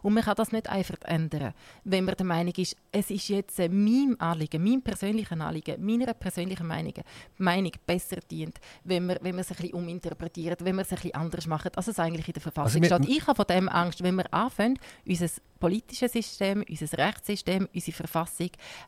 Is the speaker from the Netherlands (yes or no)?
no; Ticino, Switzerland; Ich habe das Glück, dass ich zweisprachig aufgewachsen bin. Meine Eltern sind Deutschschweizer, aber ich bin im Tessin aufgewachsen und von dem her bin ich fast perfekt bilan. Ich kann ein bisschen besser Italienisch als Deutsch, aber ich kann recht gut Schweizerdeutsch.